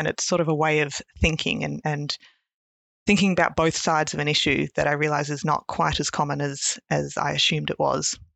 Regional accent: Tasmania, Australia; also born or lived in Papua New Guinea; now in Melbourne, Australia; Moved to Tasmania, though, when we came to Australia. So I'm from Tassie, was raised in Tassie from about 8 or so, and then moved to Melbourne for uni.

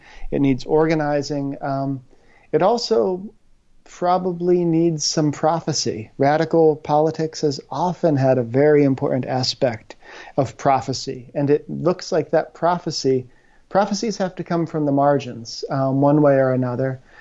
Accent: West Virginia, United States; I grew up in West Virginia.

